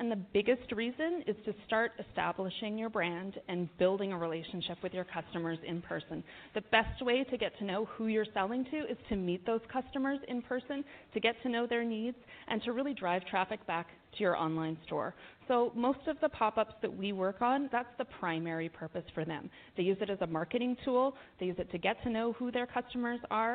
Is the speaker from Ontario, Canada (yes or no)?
yes; Toronto, Ontario, Canada; I'm here from Toronto, and we have a number of POS specialists here, also from Toronto and Ottawa.